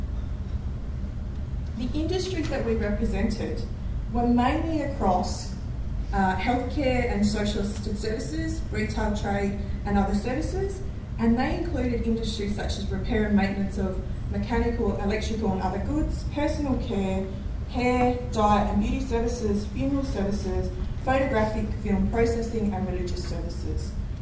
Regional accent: Western Australia, Australia; So this is my country. I'm from Kanyang Group, which is part of the southwest corner of Australia, and it's the land of paper bark trees.

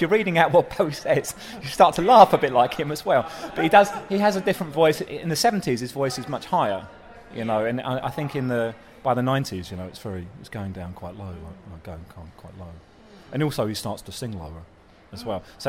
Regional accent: London, United Kingdom; I'm from not far from … actually. I'm from South London

